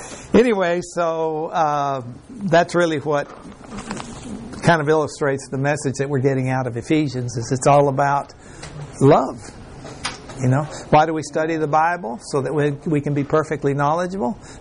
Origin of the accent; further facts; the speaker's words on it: Mexico; I grew up in Mexico, and it was in Mexico where I was told this story.